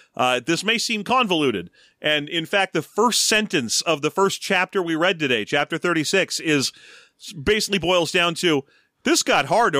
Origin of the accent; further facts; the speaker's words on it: Torrance, California, United States; there was a pet store in the mall near where I grew up in Torrance